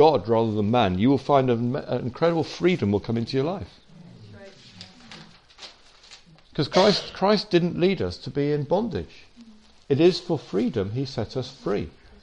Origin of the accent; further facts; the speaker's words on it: England, United Kingdom; So we're rather bound up sometimes, aren't we, as English people?